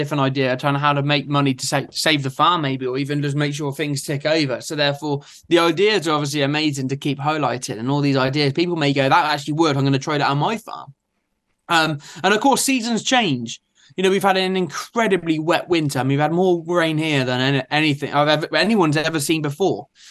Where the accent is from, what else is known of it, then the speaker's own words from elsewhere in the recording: Chipping Norton, South East England, United Kingdom; I'm just like this, I'm a guy from Chippy Norton.